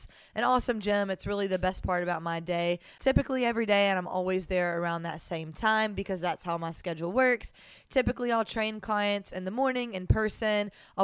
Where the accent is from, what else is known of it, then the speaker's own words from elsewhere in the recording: Mobile, Alabama, United States; now in Miami, United States; I'm a small town girl. I moved from Mobile, Alabama to the big city in hopes of just really to pursue my dreams